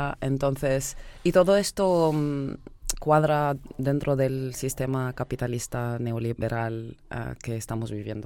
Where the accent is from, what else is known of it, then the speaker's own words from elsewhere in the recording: Lebanon; Spanish is a second language; moved away as an adult; now in Barcelona, Spain; Soy libanesa, vivo en Barcelona desde hace 4 años más o menos